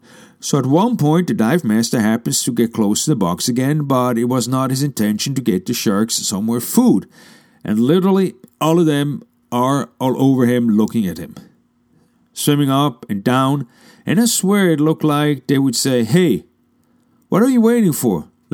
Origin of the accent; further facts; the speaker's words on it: Switzerland; I'm from Switzerland, which all too often turns into Sweden.